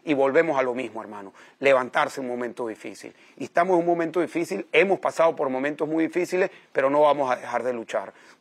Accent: Venezuela; Yo crecí en la Venezuela de los años 70, la Venezuela próspera, la Venezuela democrática.

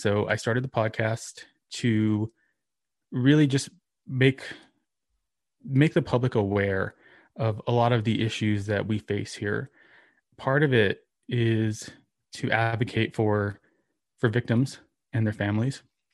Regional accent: New Mexico, United States; I grew up here in New Mexico.

